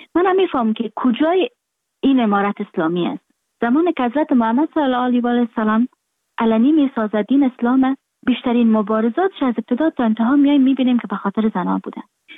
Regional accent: Afghanistan; moved away; من در خارج هستم، خارج از افغانستان هستم

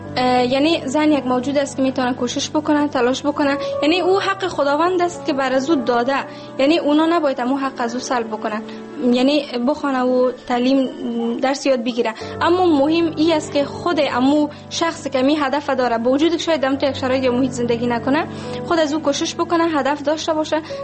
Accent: Afghanistan

